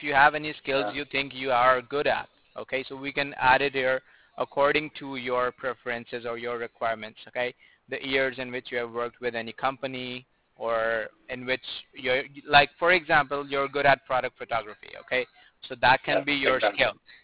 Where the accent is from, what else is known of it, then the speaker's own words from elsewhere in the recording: Cleveland, Ohio, United States; born there; I was born in Cleveland, right?